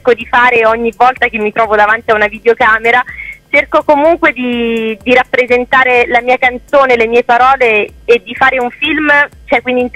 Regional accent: Boville Ernica, Lazio, Italy; perché io sono di Boville Ernica e la mia

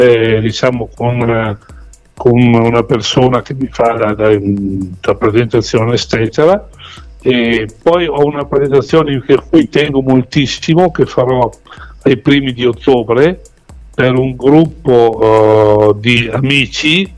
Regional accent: Verona, Veneto, Italy; visto che voi siete di Vicenza, io sono qui vicino, sono di Verona.

